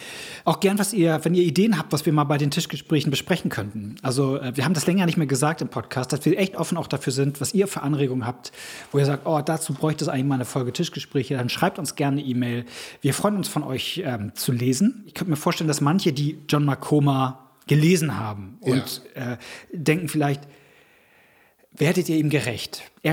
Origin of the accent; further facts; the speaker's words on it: Germany; Ich bin Deutscher.